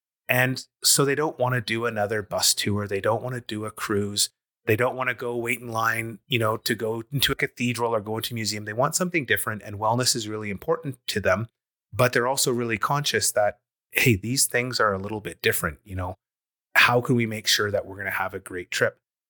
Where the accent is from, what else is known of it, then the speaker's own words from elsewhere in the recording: Calgary, Alberta, Canada; growing up in Calgary and then, you know, working in tech in the dot-com boom, then coming back to Calgary